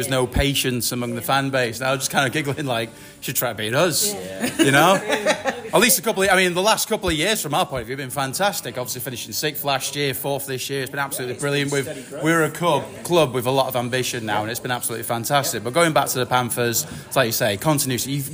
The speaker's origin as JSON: {"language": "English", "town": "Manchester", "region": "North West England", "country": "United Kingdom", "tie": "born or raised there", "said": "as growing up in Manchester... didn't like the Steelers very much."}